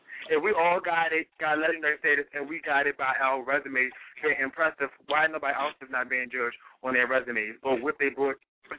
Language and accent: English; Baltimore, Maryland, United States; if we're from Baltimore and we can get up and we can take our talent out of town, why would you want to only settle for a local legend?